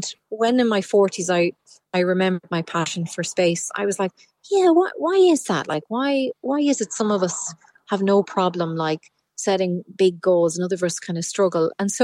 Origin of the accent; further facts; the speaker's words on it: Dundalk, Leinster, Ireland; I grew up in Dundalk and, you know, wanted a boyfriend.